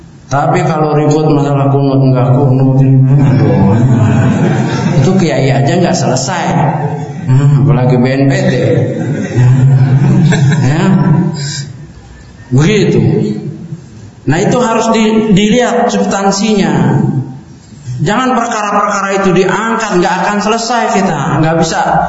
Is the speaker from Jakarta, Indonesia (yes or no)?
yes; Karet Tengsin, Jakarta, Indonesia; Dulu saya ini dari NU Pak, dari kecil di Karetengsin, Bendungan Hilir Karetengsin itu istilahnya lingkungannya lingkungan NU.